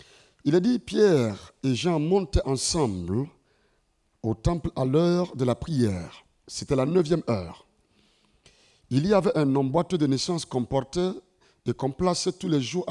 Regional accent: Ouagadougou, Centre, Burkina Faso; je viens du Burkina Faso précisément à Ouagadougou et je suis pasteur dans une église assemblée de Dieu qu'on appelle Temple Péniel.

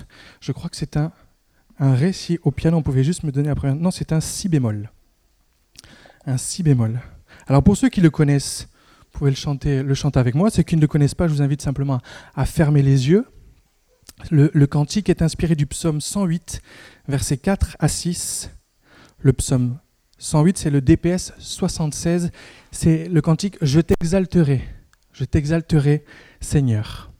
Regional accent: Istres, Provence-Alpes-Côte d'Azur, France; also born or lived in England / United States; je suis d'ici, je suis né ici, je suis né à Istres quand il y avait encore une maternité à la clinique. Donc je suis un enfant du pays

